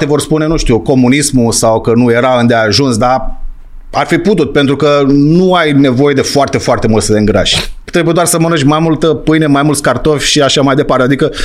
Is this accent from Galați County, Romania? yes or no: yes; Galați, Galați County, Romania; also born or lived in United States; primul pas a fost Facultatea de Educație Fizică și Sport, pe care am făcut-o la Galați, sunt din Galați, născut, după care am studiat nutriția. Am studiat nutriția, am studiat în Statele Unite foarte, foarte mult